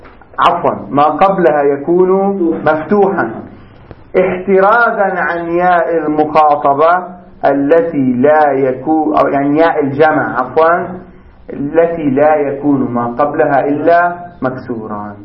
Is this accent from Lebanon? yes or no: yes; South Lebanon, Lebanon; لغتنا في لبنان خاصة في عاملة لغة الإمالة، إمالة إلى الكسر، دائما نحن نجر.